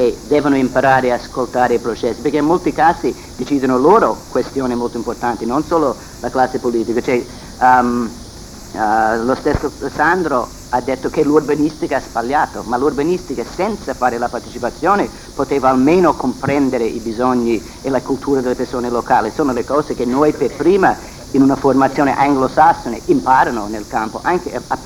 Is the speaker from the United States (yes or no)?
yes; United States; Italian is a second language; now in Italy; negli Stati Uniti, da dove vengo, da Inghilterra con cui lavoro, ma anche dall'Italia dove lavoro da 20 anni